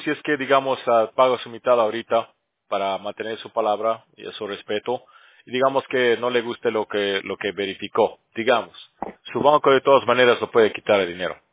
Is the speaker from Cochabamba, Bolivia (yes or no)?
yes; Cochabamba, Bolivia; now in United States; No, yo soy boliviano. Porque yo estoy en California